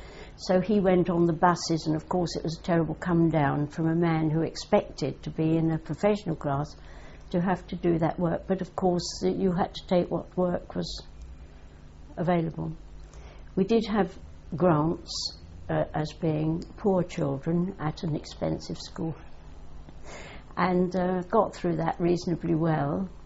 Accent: Vauxhall, London, United Kingdom; I was born in Vauxhall, actually, on part of the site of Vauxhall Gardens, as it is now.

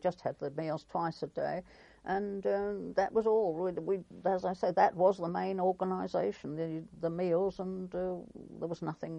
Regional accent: England, United Kingdom; Very, as English people always do, we queued up and stood in a queue for ages and ages and ages for our food

